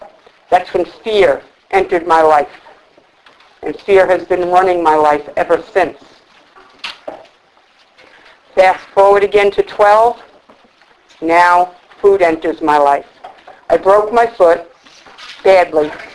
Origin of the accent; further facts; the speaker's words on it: New York, United States; now in New Jersey, United States; What it means to me personally is, even though I'm from New York, I'm getting fed what I need today here in New Jersey.